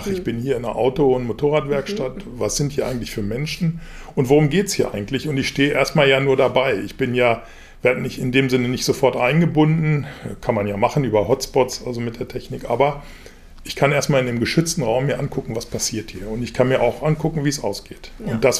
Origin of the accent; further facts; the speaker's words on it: Hanover, Lower Saxony, Germany; Ich bin Ur-Hannoveraner. Ich bin in Hannover geboren, habe alle meine Ausbildung hier gemacht.